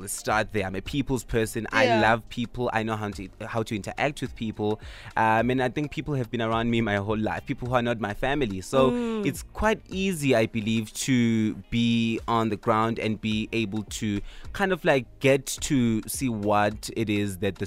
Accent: Engulane, South Africa; because I'm from Engulane, which is quite a rural area.

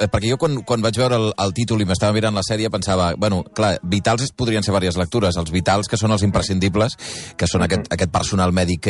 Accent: Sabadell, Catalonia, Spain; això sí que com a sabadellenca et dic, quin orgull que diguis això, eh?

